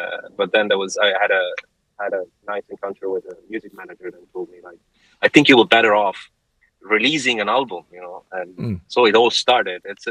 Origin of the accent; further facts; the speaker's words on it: Milan, Lombardy, Italy; English is a second language; my home country, Italy, and I went back to not exactly where I come from, because I come from Milan, but I went back to the countryside, which is the northern Italian countryside, to be precise, in a place called Monferrato